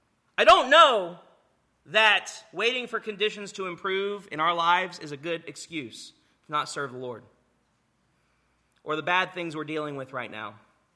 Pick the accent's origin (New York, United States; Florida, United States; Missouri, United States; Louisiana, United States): Louisiana, United States; I'm from Louisiana, so snow is not a thing for me.